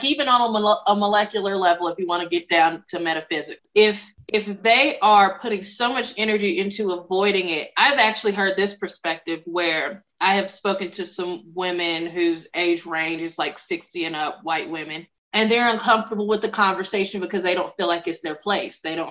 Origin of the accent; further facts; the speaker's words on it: the South, United States; accent: Southern twang; because I'm from the South. And I have worked since I'm now in public speaking. I think you can still hear it from time to time.